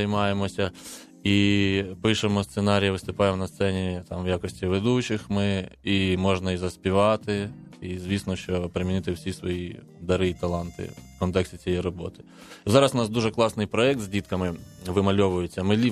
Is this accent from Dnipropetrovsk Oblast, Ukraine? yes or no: yes; Kamianske, Dnipropetrovsk Oblast, Ukraine; Народився я у місті Кам'янське, яке нині так називається, називалось воно Дніпродзержинськ. Хоча Кам'янське – це назва сторічної давності села, яке там було засноване. Жив я собі в цьому місті